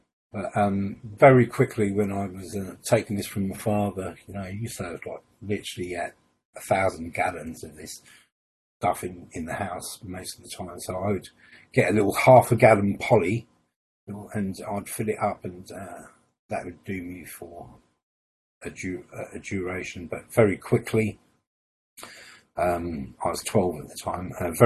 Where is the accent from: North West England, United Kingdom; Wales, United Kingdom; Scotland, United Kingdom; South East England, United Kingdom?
Scotland, United Kingdom; Glasgow; born there; I'm the eldest of six. I was born in Glasgow.